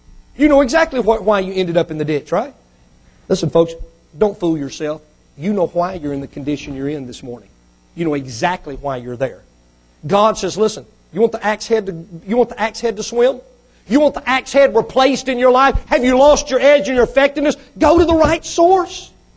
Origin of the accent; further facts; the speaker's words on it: Mississippi, United States; born there; Now, folks, I'm not real smart. I was born in Mississippi.